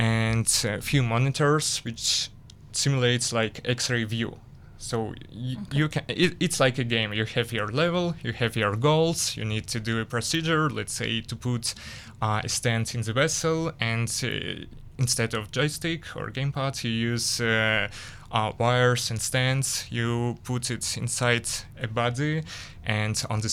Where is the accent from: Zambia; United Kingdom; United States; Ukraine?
Ukraine; English is a second language; moved away as an adult; now in Israel; No. So, I moved from Ukraine. Mm-hmm. And I was just graduated.